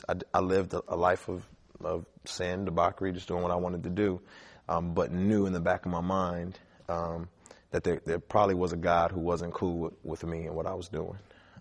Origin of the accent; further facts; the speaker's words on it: Houston, Texas, United States; born there; also born or lived in San Diego, United States; Well, I was born in Houston, Texas. We kind of migrated from place to place.